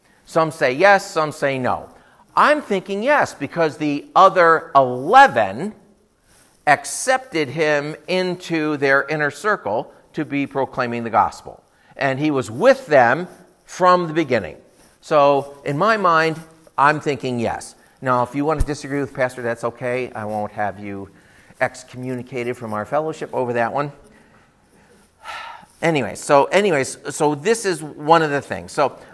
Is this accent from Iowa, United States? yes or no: no; Rochester, New York, United States; When I came here, I was from Rochester, New York, and I came here and I was sent from my church, the Fairport Community Church, to here.